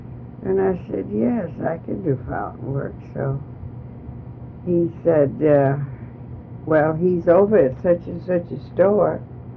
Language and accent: English; Chicago, Illinois, United States; also born or lived in Little Rock, Arkansas; And I was raised in Chicago